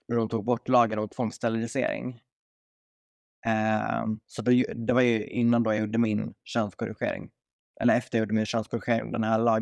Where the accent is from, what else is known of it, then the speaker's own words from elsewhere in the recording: Borlänge, Dalarna County, Sweden; Men det började ju från BUP i Borlänge, där jag är uppvuxen då.